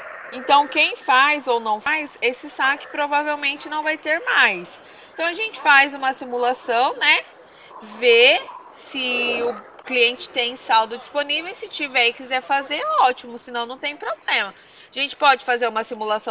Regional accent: Barretos, São Paulo, Brazil; Não, não, sou daqui de Barretos mesmo.

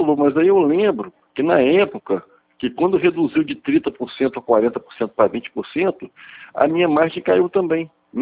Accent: Campos, Rio de Janeiro, Brazil; born there; Aí como eu nasci em Campos, eu trabalhei lá 4 anos e meio

